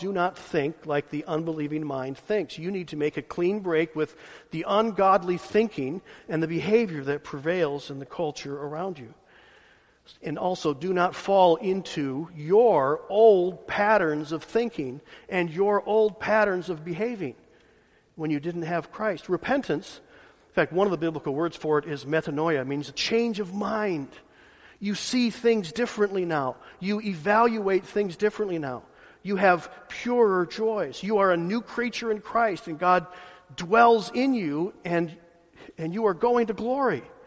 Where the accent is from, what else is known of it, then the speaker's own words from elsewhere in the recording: Ohio, United States; now in Georgia, United States; Roy mentioned that I'm coming from Ohio down to Georgia, and the climate's different. and the society is different.